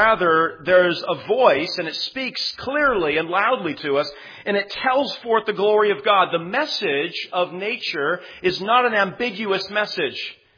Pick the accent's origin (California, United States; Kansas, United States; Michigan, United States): California, United States; And I'm reminded also, coming back to my home state of California, perfect weather.